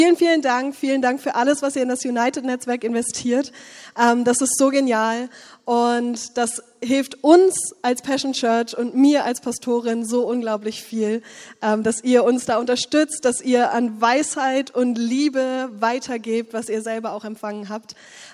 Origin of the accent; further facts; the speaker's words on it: Lower Saxony, Germany; Und wie ihr vielleicht an meinem fehlenden Dialekt hört, komme ich auch nicht hier aus der Gegend ursprünglich, sondern ich komme aus der Nähe von Hannover.